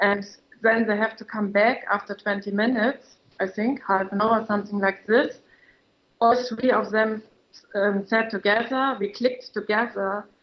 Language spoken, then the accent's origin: English; Germany; I'm coming from Germany.